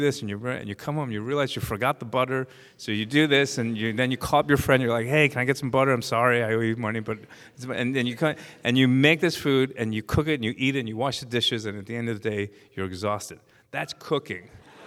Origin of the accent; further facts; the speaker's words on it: Brooklyn, New York, United States; everyone says, I come from Brooklyn, right? And I was like, oh man, that's cool. I'm like, no, you don't understand. Canarsie is not. Yeah. Canarsie is the armpit of Brooklyn, and it always will be.